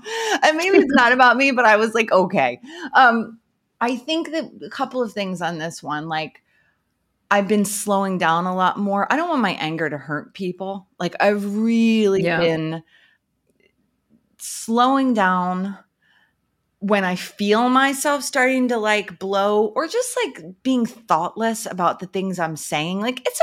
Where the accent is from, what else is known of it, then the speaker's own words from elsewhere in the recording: United States; I'm Italian American. I grew up in this very aggressive city.